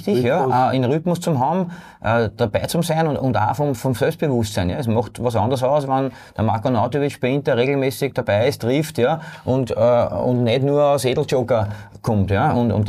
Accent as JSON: {"language": "German", "town": "St. Pölten", "region": "Lower Austria", "country": "Austria", "tie": "born or raised there", "said": "Nein, ich bin auch in St. Pölten geboren, ja."}